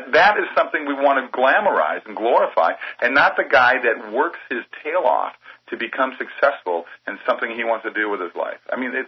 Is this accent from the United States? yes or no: yes; Minnesota, United States; now in Los Angeles, United States; When I moved out here from Minnesota, my small little town in Minnesota, out to L.A., I was overwhelmed with this city.